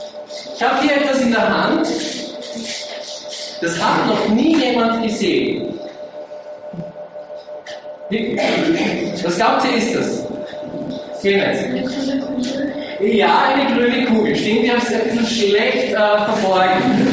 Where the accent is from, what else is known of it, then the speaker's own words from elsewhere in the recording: Salzkammergut, Austria; Ich komme aus dem Salzkammergut, aus der Gegend vom Dachstein.